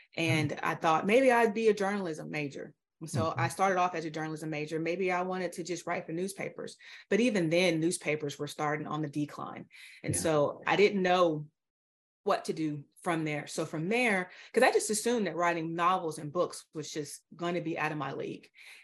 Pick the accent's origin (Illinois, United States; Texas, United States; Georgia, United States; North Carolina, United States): Illinois, United States; also born or lived in Chicago; I grew up in a teeny tiny town in Southern Illinois. I was born in Chicago, but I grew up in Southern Illinois.